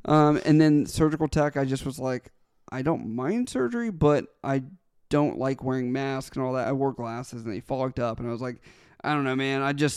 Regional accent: Maryland, United States; I'm from Maryland. I didn't want to go to Virginia. I didn't want to go to North Carolina.

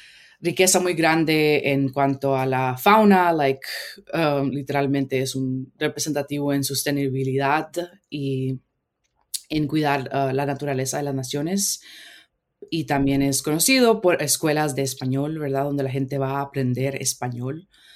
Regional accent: Costa Rica; me imagino que hay muchas personas en mi país, Costa Rica, y en muchos otros países

